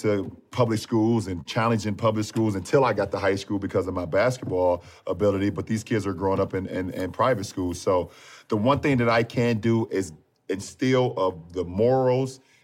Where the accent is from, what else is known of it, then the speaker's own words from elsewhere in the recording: Akron, Ohio, United States; I grew up in Akron, Ohio in the inner city, you know, and the hood is what we call it, the projects.